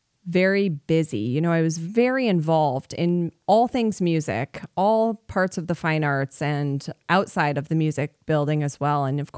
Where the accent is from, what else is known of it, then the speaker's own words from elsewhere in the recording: Chicago, Illinois, United States; I actually spent the next 2 years living in Chicago, which I'm from the Chicago area, so it was nice to be living in the city and being close to home.